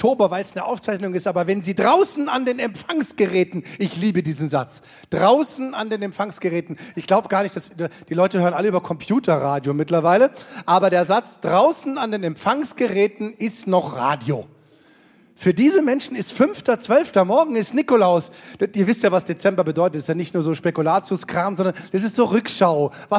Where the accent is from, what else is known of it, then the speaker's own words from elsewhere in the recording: Bavaria, Germany; gerade in meinem Heimatbundesland Bayern